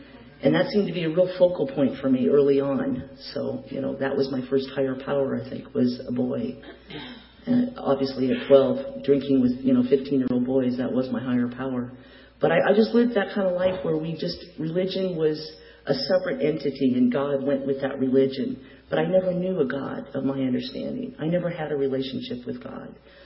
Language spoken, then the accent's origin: English; Seattle, Washington, United States; And I was raised in Seattle, Washington.